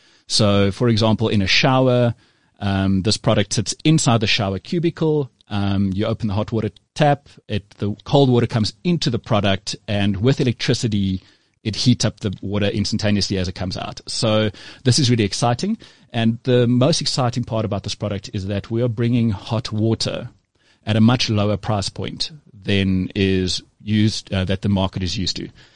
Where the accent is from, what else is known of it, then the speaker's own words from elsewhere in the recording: South Africa; So the rest, we're all South African